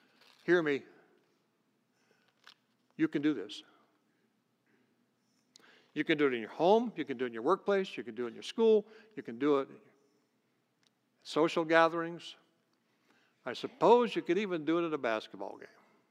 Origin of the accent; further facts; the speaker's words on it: Ohio, United States; 12 miles west of my hometown sat a simple farmhouse.